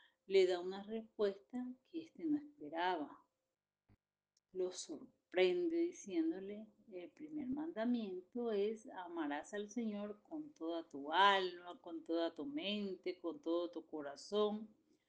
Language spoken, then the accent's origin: Spanish; Maicao, La Guajira, Colombia; soy de Maicao, La Guajira, Colombia.